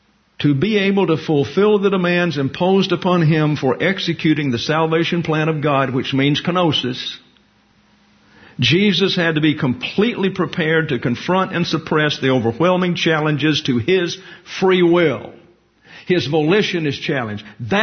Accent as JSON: {"language": "English", "region": "the South", "country": "United States", "said": "I'm a redneck from the South."}